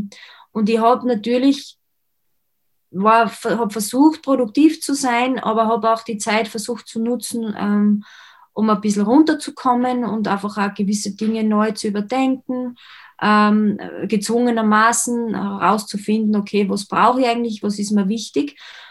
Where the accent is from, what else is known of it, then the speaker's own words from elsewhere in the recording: Kapfenberg, Styria, Austria; In meiner Heimatgemeinde, ich glaube, wo ich dort aufgewachsen bin, waren 1000, war es eine 1000-Seelen-Gemeinde. Ich weiß jetzt nicht, vielleicht sind jetzt ein bisschen mehr dort. Also es ist nicht wesentlich groß, gehört aber zu Kapfenberg